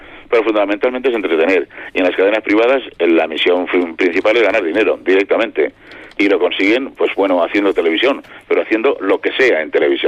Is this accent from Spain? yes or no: yes; Bilbao, Basque Country, Spain; born there; now in Madrid, Spain; yo nací en Bilbao, como sabes, y trabajé en la radio en Bilbao, luego en la COPE, y pretendí venir a Madrid desde Bilbao